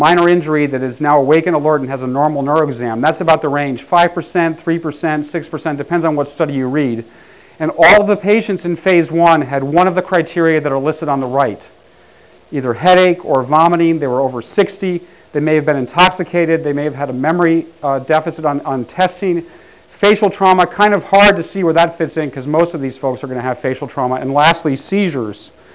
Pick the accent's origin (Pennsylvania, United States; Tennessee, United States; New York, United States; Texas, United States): New York, United States; I'm from New York and I talk kind of fast, so hopefully we'll get through it.